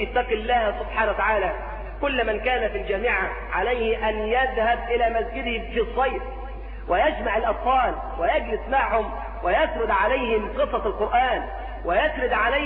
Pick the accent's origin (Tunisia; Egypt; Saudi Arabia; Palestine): Egypt; تخرج من كلية الآداب التي صنعها الإنجليز عندنا في مصر